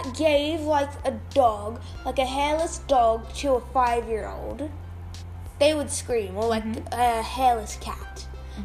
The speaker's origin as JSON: {"language": "English", "country": "Australia", "said": "Because you're an Aussie, I'm an Aussie."}